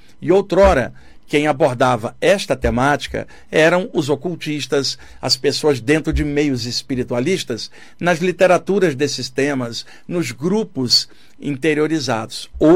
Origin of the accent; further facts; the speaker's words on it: Rio de Janeiro, Brazil; now in São Paulo, Brazil; Mas eu estou morando em São Paulo, com milhões de pessoas, a maior cidade do país, né? Cresci no Rio, que é a segunda maior cidade, estou morando hoje na primeira cidade com mais gente aqui no país.